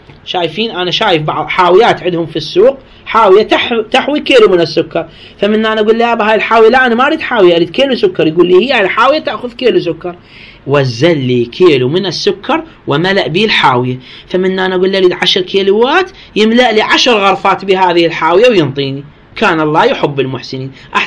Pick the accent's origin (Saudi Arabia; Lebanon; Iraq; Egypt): Iraq; لا زالت لعله في بعض الأرياف موجودة عندنا بالعراق